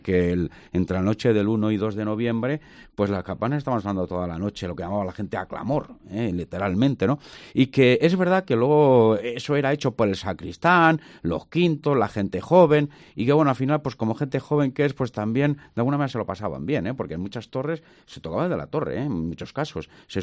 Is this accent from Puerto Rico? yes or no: no; Muñoz Pedro, Spain; Pero, por ejemplo, en mi pueblo, en Muñoz Pedro